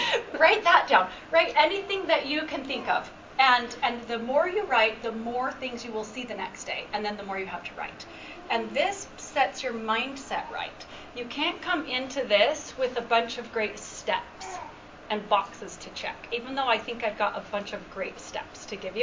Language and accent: English; Utah, United States; I am from Utah originally, but all my kids were born and raised in Burley, Idaho, so that's why I get to be a part of this Idaho thing. Yeah. So, and I do live in Utah now.